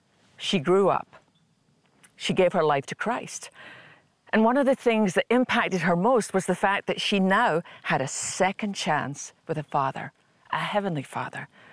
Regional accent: Scotland, United Kingdom; it was based on something that I learned as a little girl growing up in Scotland.

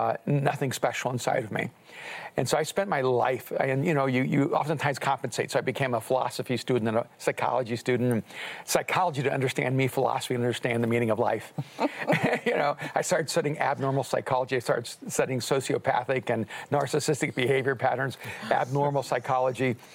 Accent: El Salvador; first language Spanish; English is a second language; now in United States; Well, I'm an immigrant from El Salvador, and so English was my second language.

